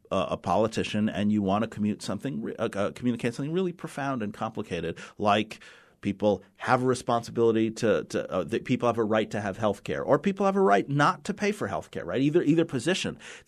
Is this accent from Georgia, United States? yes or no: no; New York City, New York, United States; also born or lived in Kentucky / Central Valley, California; I often tell people that I grew up in New York City and I grew up around every language and every culture and every religion.